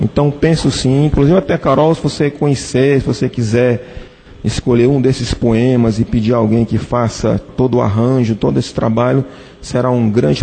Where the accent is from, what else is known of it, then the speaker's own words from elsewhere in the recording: Juazeiro do Norte, Ceará, Brazil; born there; now in Fortaleza, Brazil; minhas mudanças da cidade de Juazeiro do Norte, onde eu nasci, para Fortaleza